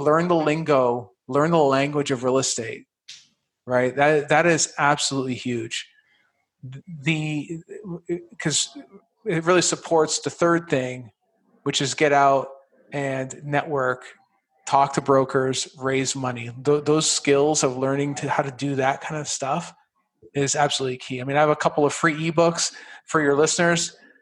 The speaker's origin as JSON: {"language": "English", "country": "Canada", "lives_now": "United States", "said": "I'm not actually from this country. I'm actually from Canada, right? And I am proud to be an American."}